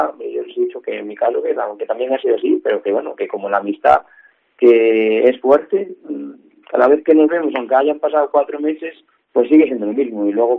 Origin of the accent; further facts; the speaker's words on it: Viveiro, Galicia, Spain; siempre esté hablando de Viveiro, que siempre esté haciendo las lomas o no sé, haciendo referencia a mi pueblo, pues porque a mí me gusta.